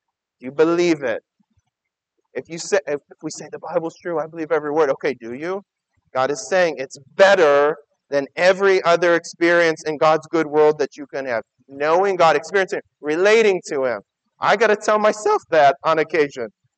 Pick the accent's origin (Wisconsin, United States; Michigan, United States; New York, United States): Michigan, United States; Detroit; So I grew up in Detroit.